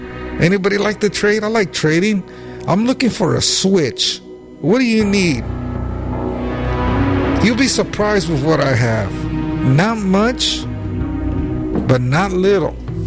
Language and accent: English; Sunnyvale, California, United States; born there; My English is bad. You know, and I have a heavy accent. I was born in Sunnyvale, California, guys.